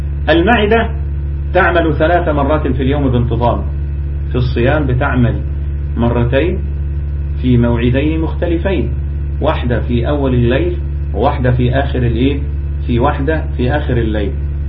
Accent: Egypt; تيجي في شهر رمضان عندنا في مصر تجد تمر وخشاف

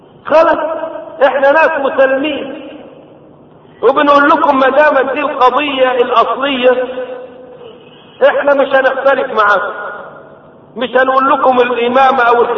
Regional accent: Egypt; طبعا ضريح في كربلاء، ضريح عندنا في مصر، ضريح الثالث في جبانة أسوان

